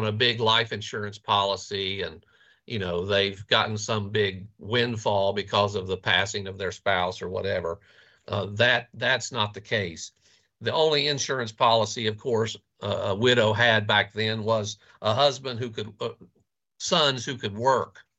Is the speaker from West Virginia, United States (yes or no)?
yes; West Virginia, United States; now in Arizona, United States; I grew up in West Virginia. My world was fairly small growing up.